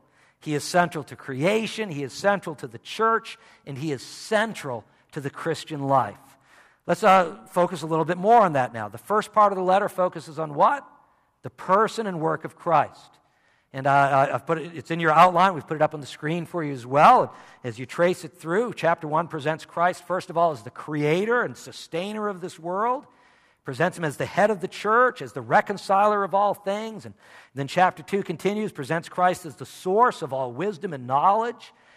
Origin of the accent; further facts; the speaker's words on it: Massachusetts, United States; You know, I grew up in Massachusetts where we had a lot of towns like this, a lot of mill towns.